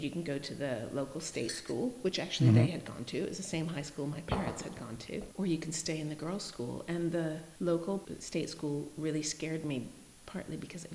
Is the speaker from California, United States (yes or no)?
yes; Los Angeles, California, United States; But not in my hometown, because I wanted to get away from the entertainment industry. It was kind of gross. And I lasted there 2 years, not as long. I thought it would be the perfect respite from LA.